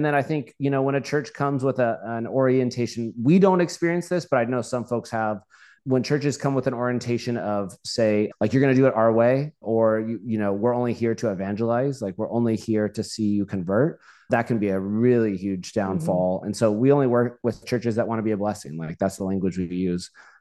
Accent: Bakersfield, California, United States; I'm from Bakersfield. Let's go. Actually, I don't, you know, I'm not there anymore.

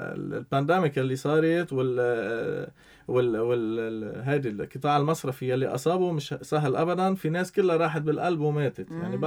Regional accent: Lebanon; هيدي بتهمني كلبناني، يعني هيدي بتصيبني كلبناني

